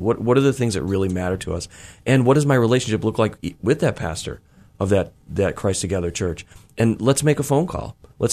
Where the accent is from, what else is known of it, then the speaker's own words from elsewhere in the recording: United States; because I'm an American and I pastor in America